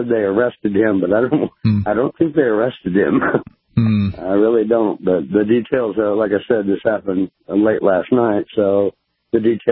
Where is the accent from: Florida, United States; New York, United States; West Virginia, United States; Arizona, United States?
Arizona, United States; Bullhead City; Hey, man, I'm from Bullhead City, Arizona.